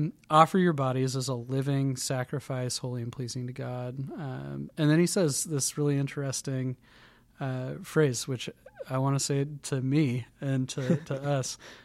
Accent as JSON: {"language": "English", "country": "United States", "said": "Because it's like, well, yeah, but I am actually an American."}